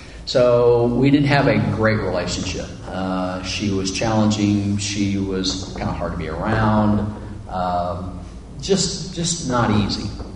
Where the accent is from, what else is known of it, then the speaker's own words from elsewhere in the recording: Kansas, United States; So anyway, so long story short, we grew up in Kansas.